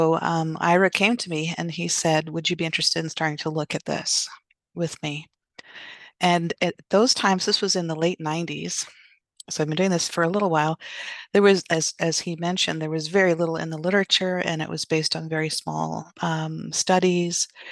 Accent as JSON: {"language": "English", "country": "Canada", "lives_now": "California, United States", "said": "so I'm Canadian."}